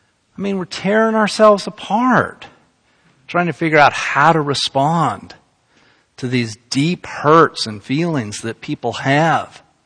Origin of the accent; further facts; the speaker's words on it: Salt Lake City, Utah, United States; You know, I grew up in Salt Lake, Utah.